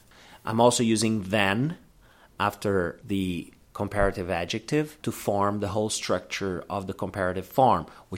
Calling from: Porto Alegre, Rio Grande do Sul, Brazil; English is a second language

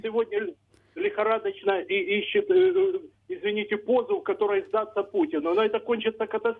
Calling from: Dnipro, Dnipropetrovsk Oblast, Ukraine; Місто Дніпро

